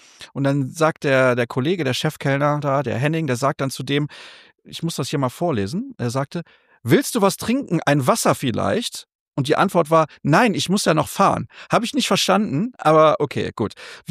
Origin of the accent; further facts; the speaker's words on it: Solingen, North Rhine-Westphalia, Germany; Und ich kam damals mit dem Zug aus Solingen, aus meiner Heimatstadt